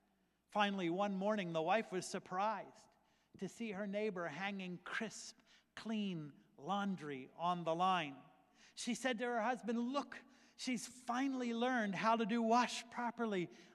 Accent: Philadelphia, Pennsylvania, United States; now in Greenwich, United States; I'm from Philly. I was born and raised in Philly.

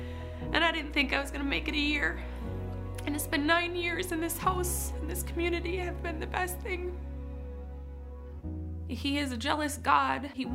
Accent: Jim Falls, Wisconsin, United States; I was born and raised in Jim Falls in a Christian family with two wonderful, still married Christian parents.

